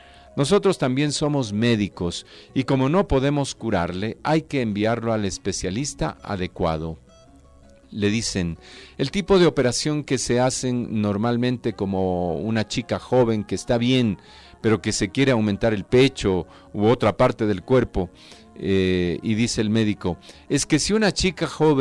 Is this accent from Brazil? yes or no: yes; Brazil; En mi país, por ejemplo, Brasil, ahora una operación muy frecuente es reducir los pechos excesivamente grandes.